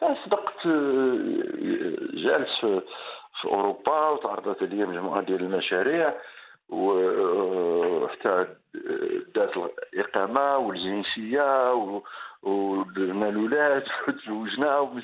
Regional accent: Morocco; مغرب أنا مغربي في النخاع، لا في الباسي ولا في ماكلتي ولا في طقوسي الحياة، مغربي

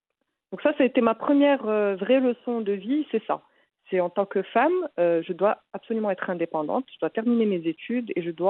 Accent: Saudi Arabia; also born or lived in Morocco; j'ai pas grandi au Maroc. J'ai grandi toute mon enfance en Arabie Saoudite parce que mon papa était expatrié là-bas. Et très rapidement, à l'adolescence, Y a, mes parents se sont séparés et on a dû rentrer au Maroc.

